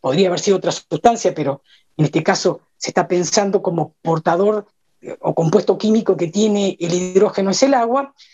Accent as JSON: {"language": "Spanish", "country": "Argentina", "said": "Eso no nos tiene que molestar como argentino"}